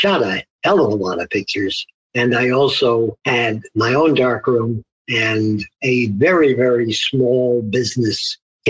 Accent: Naugatuck, Connecticut, United States; I grew up in Naugatuck, Connecticut, about 20 miles from Yale.

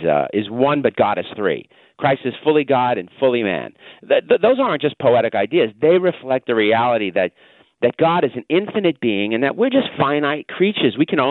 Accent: New York, United States; accent: New York; I'm a New Yorker. You know, you can tell, unfortunately, from my nasal New York accent, and I'm a skeptical New Yorker.

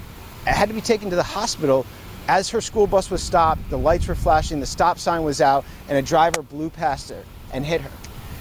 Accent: Buffalo, New York, United States; because I was born in Buffalo. I'm from here. So it's an honor to get to come back and protect kids in a place where I grew up.

